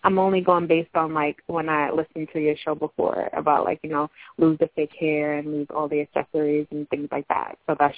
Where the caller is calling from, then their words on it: Long Island, New York, United States; I'm from Long Island.